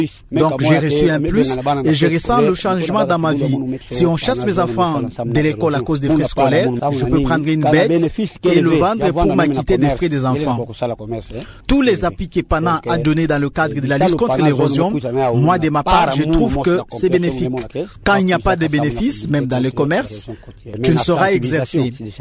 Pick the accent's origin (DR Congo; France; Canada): DR Congo; Muanda, Kongo Central; Je suis né et j'ai grandi ici à Mwanda depuis presque 58 ans.